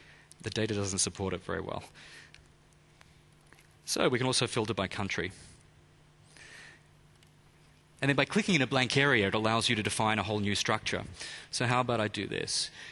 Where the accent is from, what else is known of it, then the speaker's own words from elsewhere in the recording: Melbourne, Victoria, Australia; And I'm from Melbourne, so let me focus in on here.